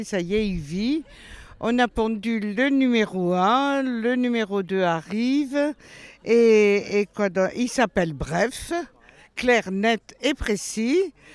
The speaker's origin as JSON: {"language": "French", "town": "Cannes", "region": "Provence-Alpes-Côte d'Azur", "country": "France", "said": "On vient de Cannes, mais on a une amie qui est à Tourette"}